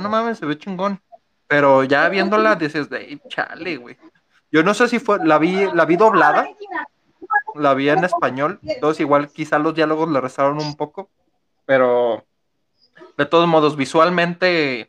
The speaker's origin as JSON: {"language": "Spanish", "region": "Chihuahua", "country": "Mexico", "said": "Es que soy de Chihuahua, de repente soy de Chihuahua."}